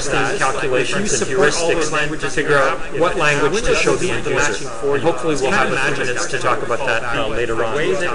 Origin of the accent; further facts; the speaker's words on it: Montreal, Quebec, Canada; English is my first language, but I grew up in Canada and Montreal, so I speak French also, and my parents were Italian, so I also kind of understand Italian.